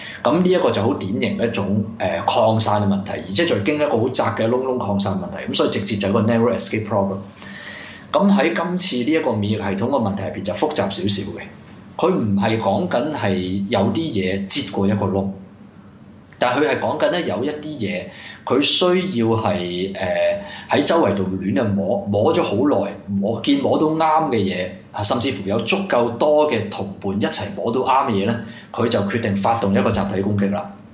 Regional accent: Guangdong, China; 其實你可以用一個我哋廣東人比較形象啲嘅

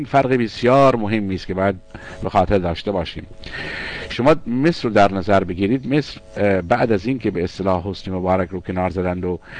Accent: Iran; هممون به عنوان یک ایرانی که احساس مسئولیت میکنیم

